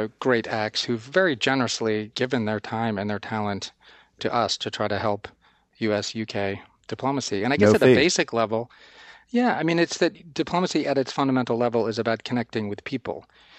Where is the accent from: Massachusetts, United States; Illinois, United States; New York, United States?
Massachusetts, United States; Lincoln; I grew up in Lincoln, Massachusetts, right outside of Boston, and I listened to lots of radio.